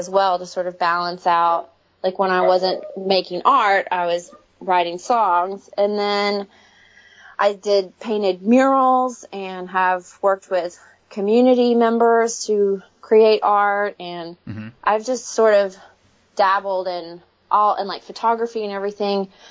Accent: Texas, United States; now in Nashville, United States; I'm from Texas and I wanted to stay warm still. And so I came to Nashville

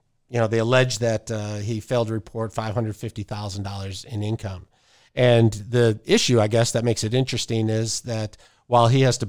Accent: Detroit, Michigan, United States; I was born and raised in Detroit. I went to school here. When I got married, I brought my wife here, raised my kids here. So Detroit is home.

